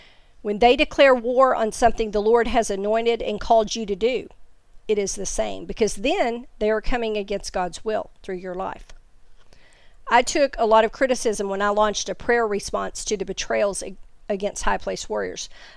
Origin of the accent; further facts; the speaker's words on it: the South, United States; accent: southern; I won't even try to pronounce the Greek word for that, especially in my southern accent.